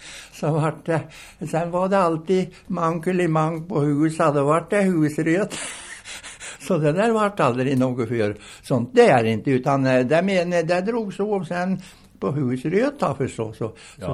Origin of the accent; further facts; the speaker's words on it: Ånhammar, Södermanland, Sweden; Sen var det här min hemtrakt här i Ånhammen